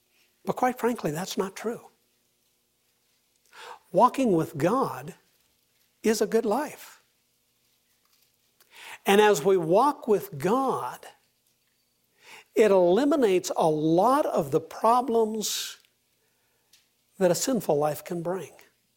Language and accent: English; Nebraska, United States; Several years ago, the slogan for my home state was, Nebraska, the good life.